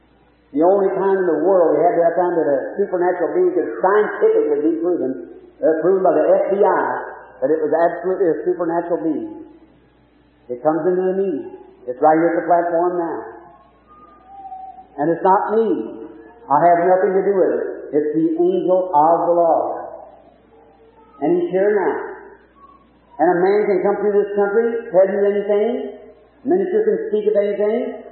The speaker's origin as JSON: {"language": "English", "region": "Kentucky", "country": "United States", "tie": "born there", "said": "When I was a little boy, I was born up here in Cumberland County, Kentucky. A little log cabin."}